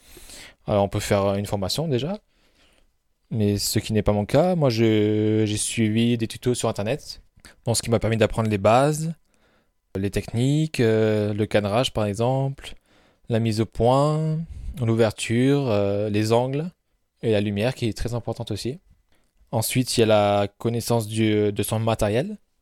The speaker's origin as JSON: {"language": "French", "town": "Briançon", "region": "Provence-Alpes-Côte d'Azur", "country": "France", "tie": "born or raised there", "said": "je suis né à Briançon, j'ai toujours vécu donc ici, à part pour mes études où j'ai un petit peu bougé à Gap et à Aix. Et après, je suis revenu ici"}